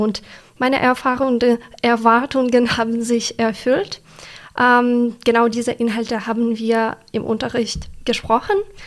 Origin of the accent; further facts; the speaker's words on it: Ukraine; German is a second language; Wie gesagt, ich komme aus der Ukraine und es gibt kein Exzerpt bei uns.